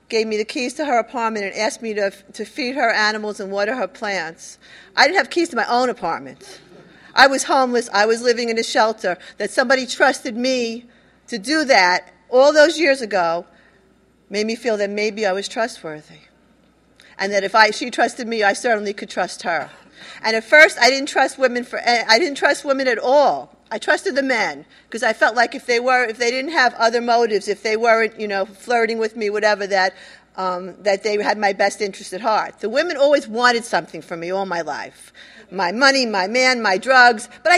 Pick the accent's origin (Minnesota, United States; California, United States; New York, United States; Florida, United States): New York, United States; The Bronx; I'm an addict from the Bronx.